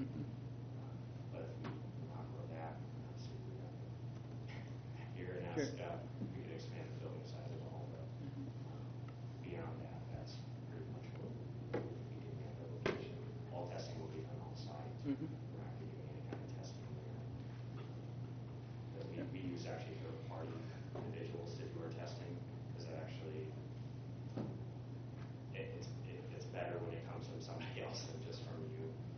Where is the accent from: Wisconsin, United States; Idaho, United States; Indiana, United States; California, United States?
Indiana, United States; Churubusco; I'm from Churubusco originally, so this is very much home to me.